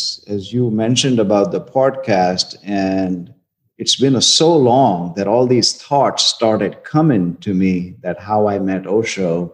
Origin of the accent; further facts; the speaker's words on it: India; I came from India. My parents were Hindu, and we had a big, fat family.